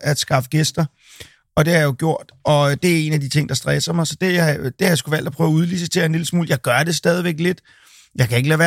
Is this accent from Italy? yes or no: no; Amager, Capital Region of Denmark, Denmark; born there; på grund af, at jeg er født ud på Amager